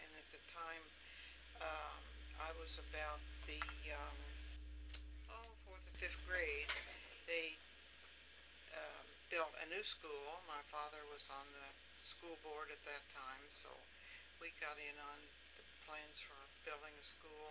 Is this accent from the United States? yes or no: yes; Connersville, Indiana, United States; born there; I was born in Fayette County, Indiana, Connersville, in Fayette Memorial Hospital. My parents were farmers and had lived in that community all their lives